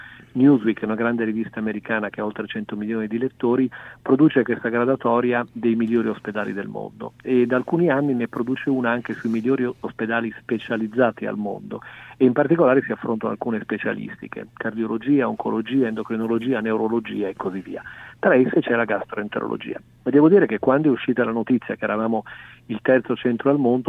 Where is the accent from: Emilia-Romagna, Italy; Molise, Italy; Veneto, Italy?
Emilia-Romagna, Italy; Bologna; sono un bolognese, vengo dall'Emilia Romagna